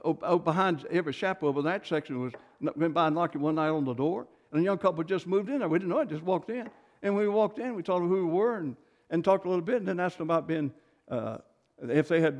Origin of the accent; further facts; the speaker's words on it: Bible Belt, United States; born there; I'm glad I was born in the Bible Belt. I'm glad I was born to believe this Bible was the Word of God.